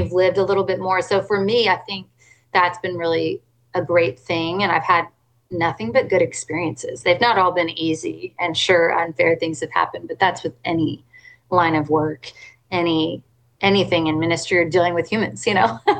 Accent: Washington, United States; But I'm from Washington State originally.

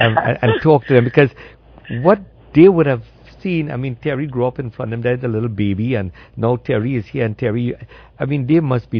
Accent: Trinidad & Tobago; I'm from Trinidad and Tobago.

